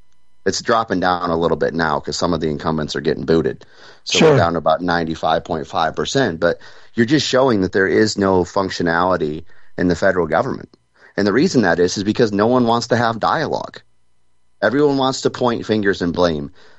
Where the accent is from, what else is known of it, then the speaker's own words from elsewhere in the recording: Grayling, Michigan, United States; I was raised in Grayling, Michigan, graduated from Grayling High School.